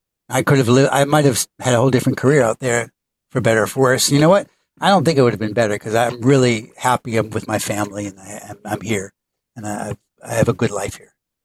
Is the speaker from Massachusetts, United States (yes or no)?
yes; Massachusetts, United States; also born or lived in Utica; I was born in Utica, New York, but I would say I grew up, most of my life I've been in Massachusetts.